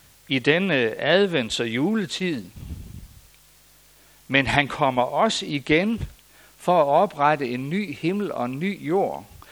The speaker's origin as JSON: {"language": "Danish", "town": "Skive", "region": "Central Denmark Region", "country": "Denmark", "tie": "born or raised there", "said": "jeg er selv født og opvokset i Skive."}